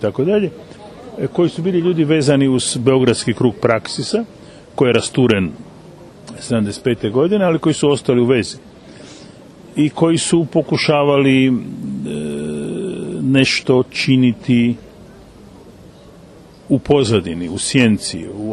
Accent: Zagreb, City of Zagreb, Croatia; ja sam bio iz Zagreba

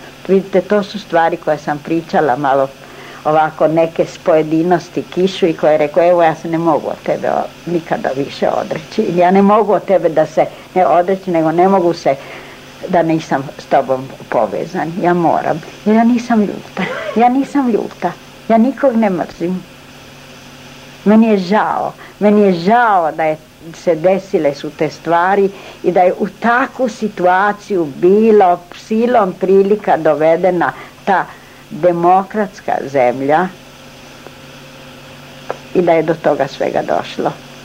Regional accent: Croatia; born there; first language Hungarian; Serbian is a second language

